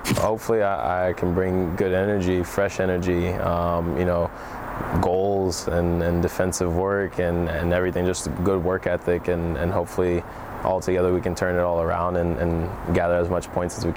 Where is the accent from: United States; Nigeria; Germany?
Germany; as a kid coming over to Europe, I grew up in Germany